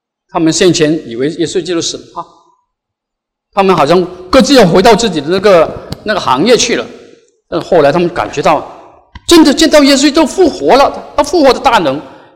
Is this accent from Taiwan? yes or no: no; Guangdong, China; 我本是广东人，我讲广东话，我讲福建话，我讲闽南话，我讲那个马来话，